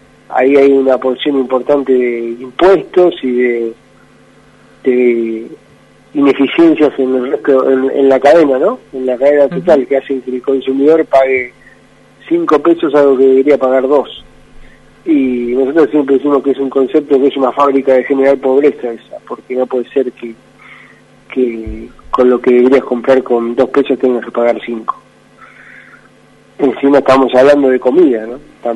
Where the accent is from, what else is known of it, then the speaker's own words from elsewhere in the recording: Argentina; Es bastante feo para nuestra economía en general como argentinos